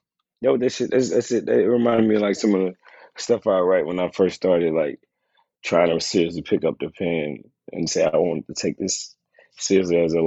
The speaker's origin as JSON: {"language": "English", "region": "Tennessee", "country": "United States", "said": "I'm from Tennessee, dog."}